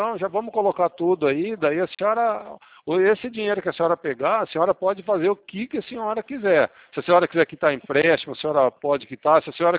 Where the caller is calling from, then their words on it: Pirassununga, São Paulo, Brazil; Isso, nós somos de Pirassununga. Pirassununga aqui também tem